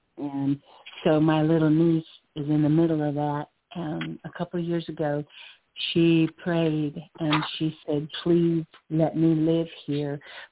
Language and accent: English; Groton, Connecticut, United States; born there; No, I was originally born in Groton, Connecticut.